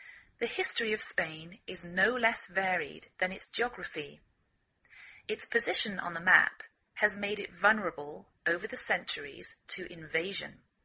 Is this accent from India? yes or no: no; England, United Kingdom; now in United States